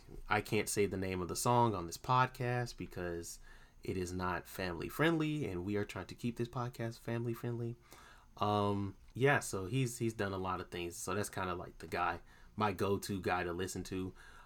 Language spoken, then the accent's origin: English; Atlanta, Georgia, United States; Oh, I also forgot to mention that I am from Atlanta, Georgia.